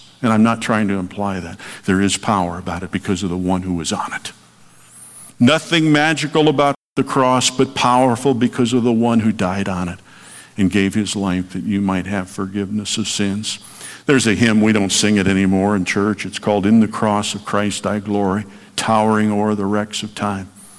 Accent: Frankfort, Indiana, United States; lead a cancer support group in my hometown, Frankfort, Indiana.

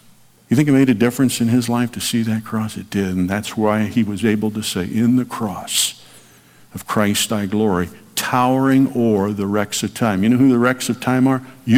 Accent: Frankfort, Indiana, United States; lead a cancer support group in my hometown, Frankfort, Indiana.

